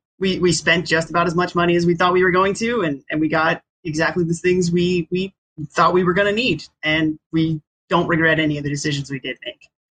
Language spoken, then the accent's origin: English; Virginia, United States; Virginia.